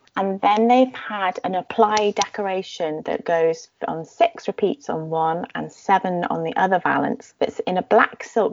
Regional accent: Bristol, South West England, United Kingdom; From growing up in Bristol, I know that Summer Progress in 1535 was to the West Country.

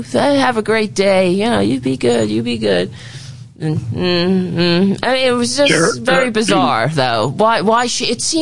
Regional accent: New York, United States; now in Virginia, United States; I'm from New York. I don't know if that. If you can hear it in my voice, but I'm here in where the fuck am I? North Virginia or something?

